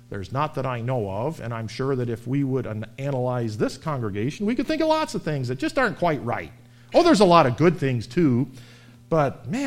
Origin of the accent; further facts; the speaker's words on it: Buffalo, New York, United States; which I'm from Buffalo. I'm used to this.